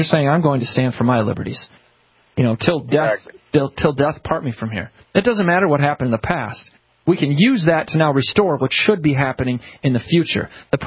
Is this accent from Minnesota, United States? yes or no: yes; Minnesota, United States; I'm a kid from Minnesota, you know, grow up, I don't even remember much of history.